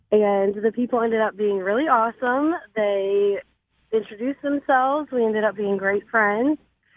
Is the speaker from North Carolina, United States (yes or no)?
yes; North Carolina, United States; So I moved to Missouri with my husband. I'm from North Carolina, but this was a few years ago.